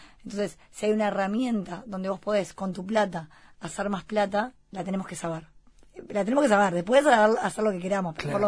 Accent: Montevideo, Uruguay; Soy acá de la City.

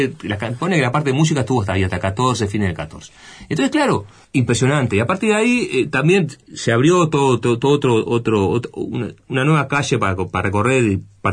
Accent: Uruguay; mirá, nosotros somos de Uruguay

